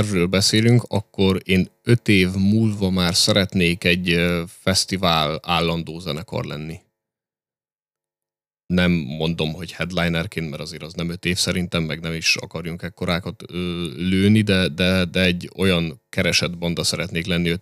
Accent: Eger, Heves, Hungary; én legalábbis ezt látom Egriként.

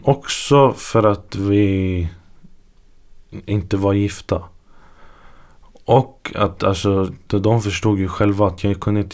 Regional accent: Sweden; Dels för att jag är uppväxt i Sverige.

